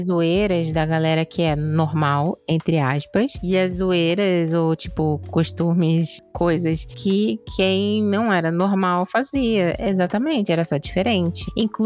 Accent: Rio de Janeiro, Brazil; eu sou do Rio, então, tipo, é uma parada que era muito difícil.

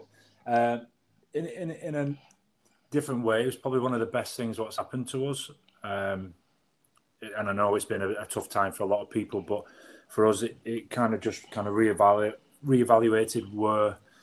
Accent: Wigan, North West England, United Kingdom; So I'm originally from Ince in Wigan

